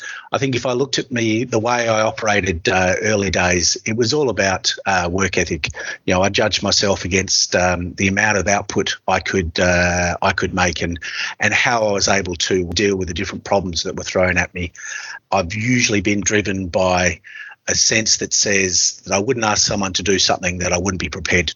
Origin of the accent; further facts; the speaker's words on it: Perth, Western Australia, Australia; I grew up in Perth, in Duncraig actually, Duncraig Primary School, Duncraig High School, UWA, did a mechanical engineering degree.